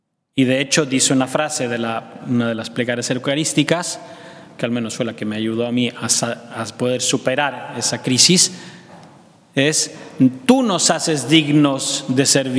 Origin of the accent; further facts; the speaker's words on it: Magdala, Northern District, Israel; pero nosotros que somos aquí de Magdala sabemos que no son la misma persona